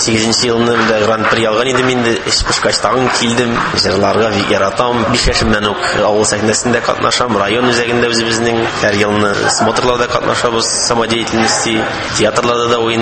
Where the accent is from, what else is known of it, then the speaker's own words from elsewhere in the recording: Yafar, Orenburg Oblast, Russia; Оренбург өлкәсе Александрск районы Яфар авылыннан. Әтием әрмән, әнием татар, гомер буе татар авылында торабыз. Яшәп үстем, татарча сөйлим, әрмәнчә әзмәз генә беләм